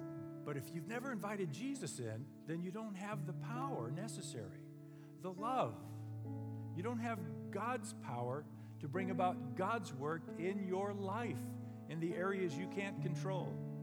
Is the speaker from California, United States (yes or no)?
yes; Dos Palos, California, United States; I grew up out in Dos Palos where we had cotton and weeds were always coming up